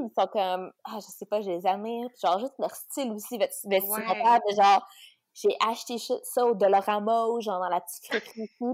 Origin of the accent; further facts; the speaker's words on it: Canada; en tant que bonne Canadienne, je vais dire Montréalais parce que les gens sont plus gentils